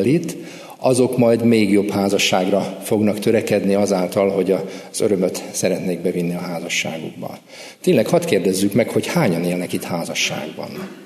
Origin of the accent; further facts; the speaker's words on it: Transdanubia, Hungary; now in Budapest, Hungary; A Dunántúlon nőttem föl, és a házasságom révén kerültem Budapestre, ezelőtt most már 20 évvel.